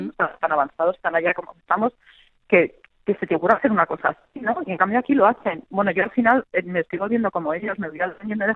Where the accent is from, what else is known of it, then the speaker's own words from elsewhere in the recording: Spain; yo, bueno, pues soy mayor, ya, vamos, mayor que tú por la voz que te oigo, pero yo crecí en España en los 70, los 80